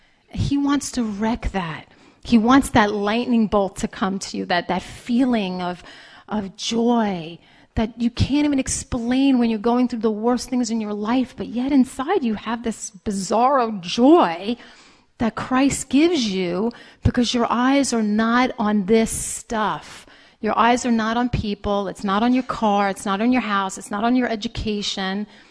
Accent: Brooklyn, New York, United States; I grew up in Brooklyn.

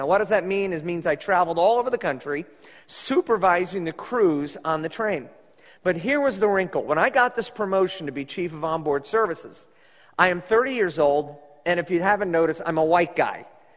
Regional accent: New York, United States; I grew up in New York, they grew up in Chicago, and I'm trying to think of something.

